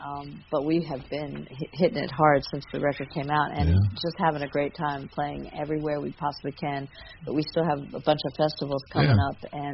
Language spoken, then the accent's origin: English; West Virginia, United States; this song specifically is about the direct targeting to my home state of West Virginia from around the early 2000s.